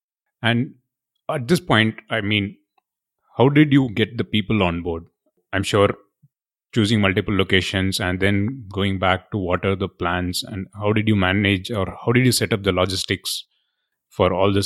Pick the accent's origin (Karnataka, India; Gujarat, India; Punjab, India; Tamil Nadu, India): Karnataka, India; Bangalore; I'm growing up in Bangalore in the 90s and early 2000s